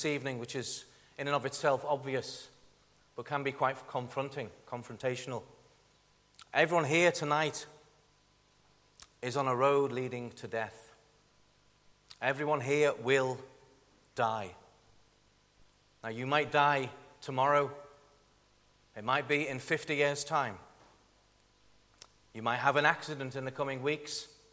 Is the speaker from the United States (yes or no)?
no; Liverpool, North West England, United Kingdom; So yes, I'm living in Crossgarbor. I'm an Englishman, as you can hear. And I, like Daniel, have lost my accent, although originally both from Liverpool.